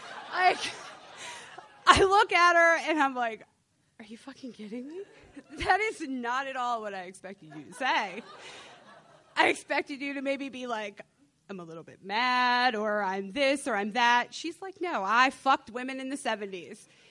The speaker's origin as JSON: {"language": "English", "town": "Annapolis", "region": "Maryland", "country": "United States", "tie": "born or raised there", "said": "So I went to Catholic school, and I grew up in Annapolis. So, and I'm Catholic, only because my dad's from Italy. My mom is not religious at all."}